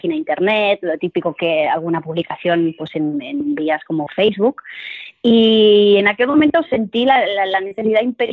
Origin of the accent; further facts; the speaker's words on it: Barcelona, Catalonia, Spain; porque yo soy catalana, yo soy de Barcelona